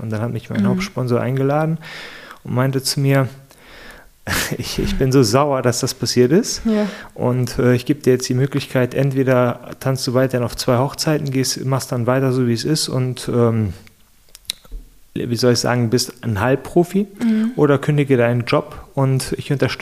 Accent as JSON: {"language": "German", "country": "Germany", "said": "Ich bin als Deutscher reingegangen"}